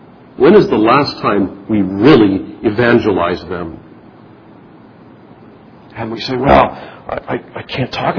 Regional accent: Canada; I recall growing up in Canada, you had to have this stamp on the meat

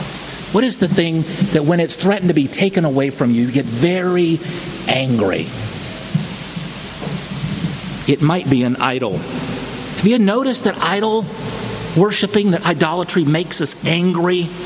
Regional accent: Tallahassee, Florida, United States; I'm from Tallahassee. We invented this thing right here.

